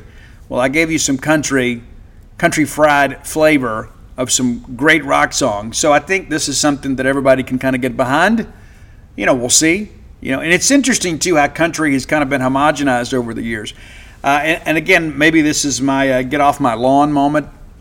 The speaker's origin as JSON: {"language": "English", "region": "Mississippi", "country": "United States", "tie": "born or raised there", "said": "And for many of us, I know, like growing up in South Mississippi, we'd go cut, you know, we'd go mow yards and rake leaves and things like that to raise money to buy concert tickets"}